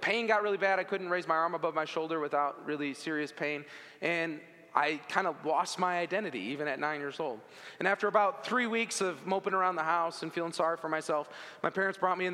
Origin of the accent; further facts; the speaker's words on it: Ann Arbor, Michigan, United States; So even in this incredible environment, growing up in Ann Arbor with all this faith and all these people